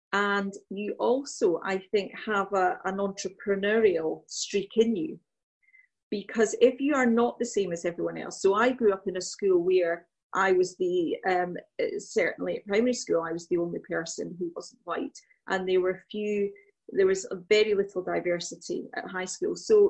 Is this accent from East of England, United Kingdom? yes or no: no; Scotland, United Kingdom; I've got a really strong identity. You know, I, in many ways, I'm Scottish, but I have a heritage that is different.